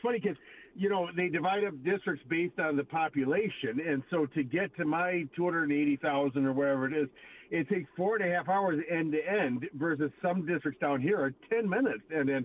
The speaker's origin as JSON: {"language": "English", "region": "Michigan", "country": "United States", "said": "we all kind of went from, yeah, I'm from Michigan, but, to, heck yeah, I'm from Michigan. This is a great state."}